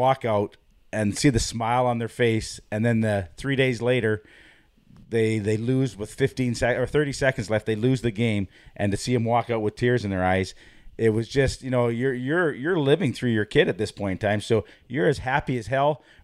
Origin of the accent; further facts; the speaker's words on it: Canada; growing up in Canada